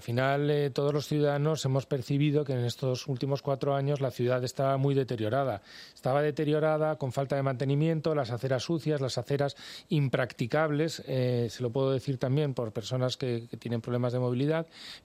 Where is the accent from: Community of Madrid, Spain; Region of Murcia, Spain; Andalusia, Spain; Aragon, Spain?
Community of Madrid, Spain; Madrid; born there; En Madrid.